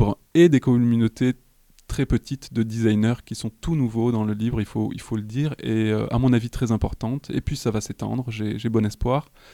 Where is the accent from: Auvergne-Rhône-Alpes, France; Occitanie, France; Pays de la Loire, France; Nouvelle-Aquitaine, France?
Occitanie, France; Montpellier; born there; now in Paris, France; J'habite encore à Paris et je travaille là-bas. Je ne sais pas vraiment pour combien de temps encore. Montpellier, c'est ma ville natale.